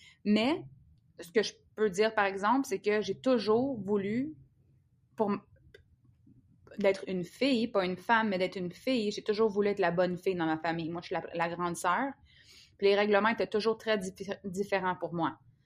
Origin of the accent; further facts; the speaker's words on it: Quebec, Canada; une des choses, je pense, qui est le plus épeurante en tant que Québécoise